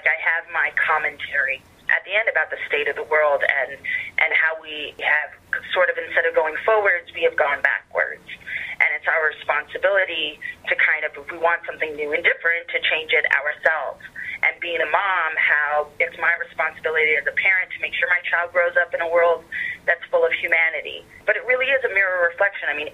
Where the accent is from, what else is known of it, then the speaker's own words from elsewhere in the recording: Los Angeles, California, United States; I grew up literally in Hollywood, in old Hollywood.